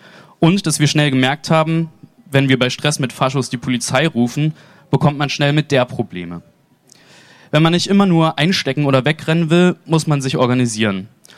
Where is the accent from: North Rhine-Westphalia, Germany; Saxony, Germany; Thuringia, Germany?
Thuringia, Germany; Weimar; Ich bin in Weimar aufgewachsen, das heißt genauer, die ersten Jahre meines Lebens habe ich in Ehringsdorf bei Weimar verbracht, bis ich dann mit meinen Eltern und Geschwistern in eine Mietwohnung in die Stadt gezogen bin.